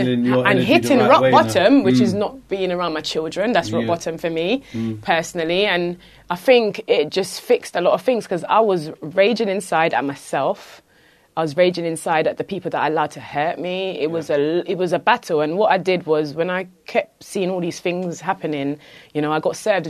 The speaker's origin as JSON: {"language": "English", "region": "Trelawny", "country": "Jamaica", "tie": "born or raised there", "also_born_or_lived": "Spanish Town", "said": "But I wasn't brought up in Spanish Town. I was born there, and then I got brought to countryside, Trelawney."}